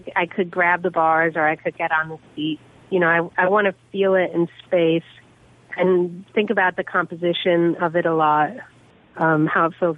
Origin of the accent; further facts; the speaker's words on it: Ithaca, New York, United States; I was raised in Ithaca, New York. It's a beautiful area